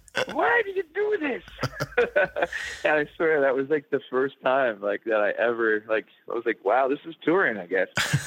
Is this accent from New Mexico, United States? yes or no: no; Indiana, United States; it was all these really, really like off the wall places of like where I grew up in Indiana.